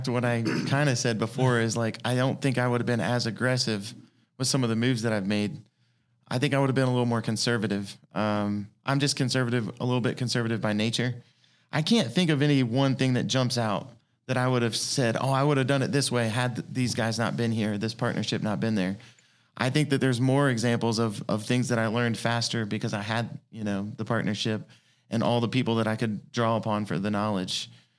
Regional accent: Dayton, Ohio, United States; Well, I grew up in Dayton, Ohio, Chad.

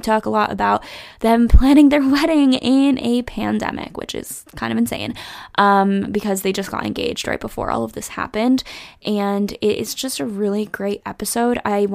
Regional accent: Charlotte, North Carolina, United States; the really cool thing is that we are both from Charlotte, North Carolina.

